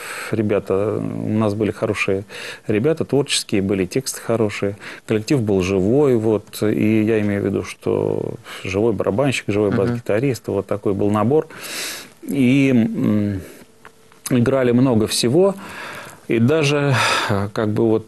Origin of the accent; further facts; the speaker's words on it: Smolensk, Smolensk Oblast, Russia; Я родился в Смоленске, в замечательном русском старинном городе, вот, и там окончил школу, и Смоленский филиал Московского энергетического института